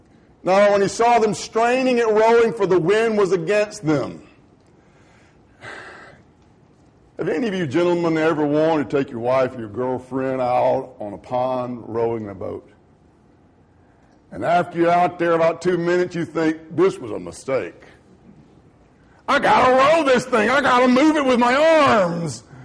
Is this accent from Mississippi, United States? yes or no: yes; Grenada, Mississippi, United States; I was raised in Grenada. In Grenada, we have Grenada Lake.